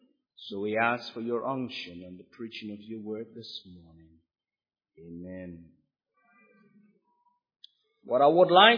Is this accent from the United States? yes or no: no; Dominica; I was raised in the Caribbean, in a small island called Dominica.